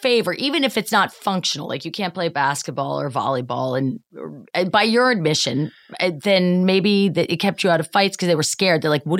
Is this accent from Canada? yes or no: no; Ireland; I will drink at you. I am Irish. I will drink at you.